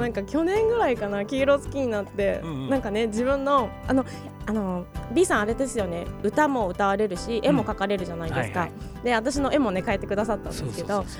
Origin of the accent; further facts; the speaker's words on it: Miyazaki, Japan; born there; 南国は宮崎生まれ、 … が送るポカポカチャンネル。